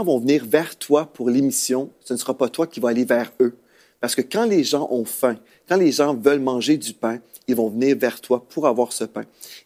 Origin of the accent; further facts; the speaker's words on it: Quebec, Canada; on doit rentrer chez nous au Québec